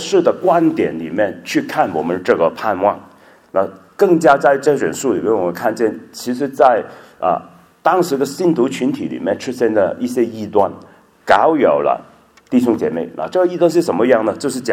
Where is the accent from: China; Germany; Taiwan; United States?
China; Guangdong; 我是广东人